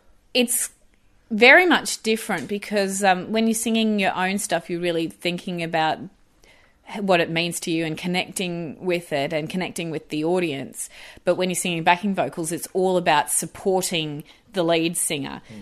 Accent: Queensland, Australia; Where I grew up in Queensland, actually, we had specialist music teachers.

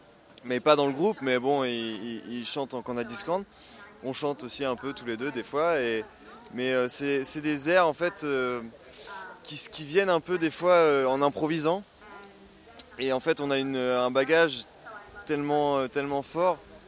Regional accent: Bourbriac, Brittany, France; moi je suis de Bourbriac déjà. Et donc à cheval entre pays Trégor et pays Plin.

